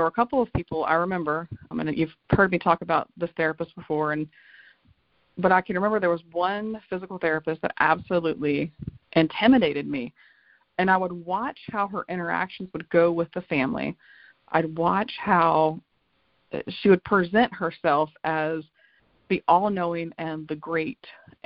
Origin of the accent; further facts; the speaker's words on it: Lynchburg, Virginia, United States; You know, growing up in Lynchburg, Virginia, I did not experience a ton of diversity